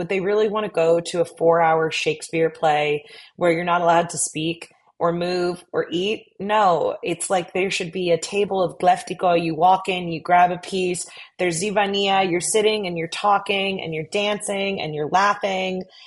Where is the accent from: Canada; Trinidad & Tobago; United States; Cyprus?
Cyprus; Inya, Paphos District; my family in Cyprus, we're from Inya, very small village. My family, they've been subsistence farmers